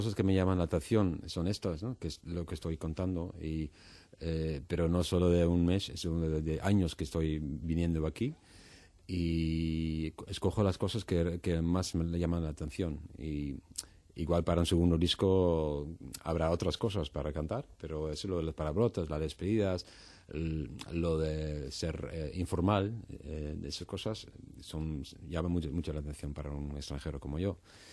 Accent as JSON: {"language": "Spanish", "country": "Netherlands", "second_language": "Spanish", "lives_now": "Spain", "said": "yo como fuera soy holandés"}